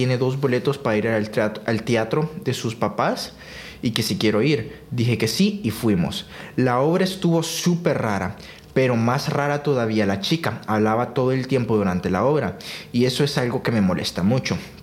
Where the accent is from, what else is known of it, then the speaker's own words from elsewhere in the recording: Austria; Yo le digo que no soy de Australia. Soy de Austria. Y el inglés no es mi idioma nativo.